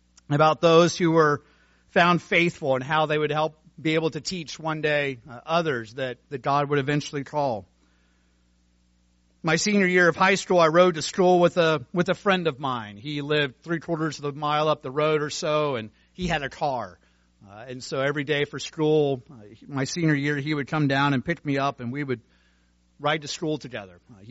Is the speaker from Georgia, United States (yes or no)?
no; Cincinnati, Ohio, United States; I grew up in Cincinnati, Ohio, and we had a lot of ministers.